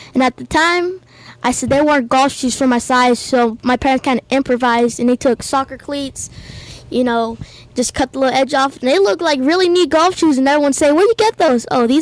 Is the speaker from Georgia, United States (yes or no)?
yes; Evans, Georgia, United States; So I'm 11 years old. I'm 11 years old. I'm from Evans, Georgia.